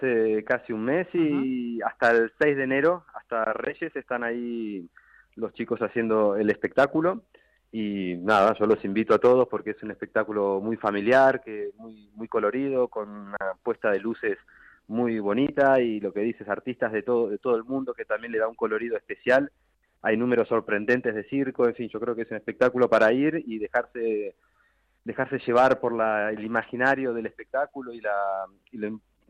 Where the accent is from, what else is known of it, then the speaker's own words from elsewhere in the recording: Argentina; now in Spain; yo soy argentino, pero hace más de 20 años que vivo aquí en España y en Europa.